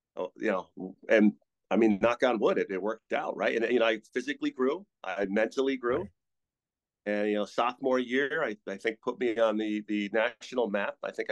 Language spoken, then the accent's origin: English; Norwell, Connecticut, United States; I'm from Norwell, Connecticut